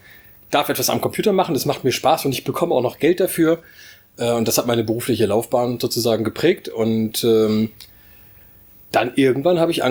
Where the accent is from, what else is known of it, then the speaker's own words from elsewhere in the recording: Oldenburg, Lower Saxony, Germany; Ich bin Oldenburger und arbeite hier auch in der Stadt selbstständig.